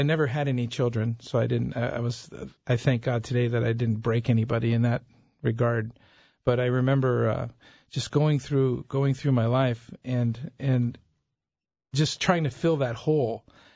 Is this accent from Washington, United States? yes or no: no; Chicago, Illinois, United States; I was born and raised in Chicago, single parent, my mother.